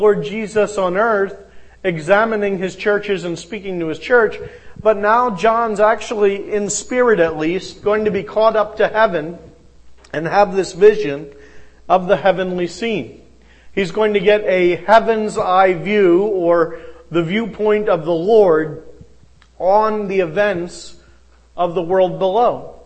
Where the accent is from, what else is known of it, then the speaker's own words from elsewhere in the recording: Pennsylvania, United States; like in my home state, a sore subject for some, I'm afraid, but the Battle of Gettysburg.